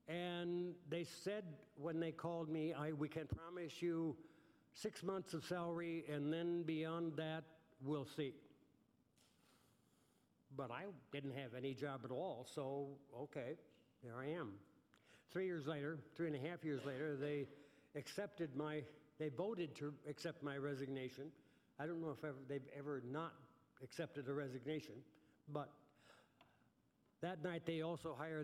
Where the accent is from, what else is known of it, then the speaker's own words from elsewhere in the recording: Roseau, Minnesota, United States; I am, first of all, a Minnesota farm boy, and that will never change. I grew up in Roseau, Minnesota